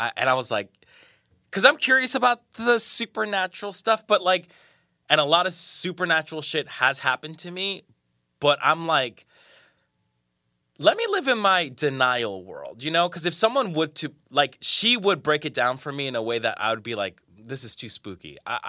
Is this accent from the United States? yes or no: no; Colombia; And she was the one who raised me, because I'm from Colombia, from South America.